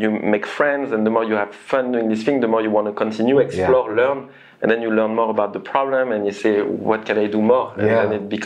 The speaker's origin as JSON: {"language": "English", "region": "Windward Islands", "country": "French Polynesia", "tie": "born or raised there", "said": "I grew up in Tahiti, it's really a small island in the middle of the Pacific Ocean."}